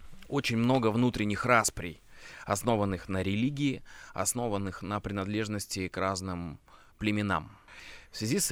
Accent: Altai Krai, Russia; born there; Я родился в Алтайском крае, это, скажем так, Южная Сибирь.

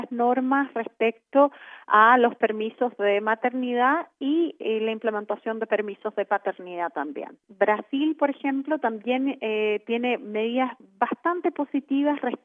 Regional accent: Chile; Yo soy chilena, así que quisiera destacar la política en Chile

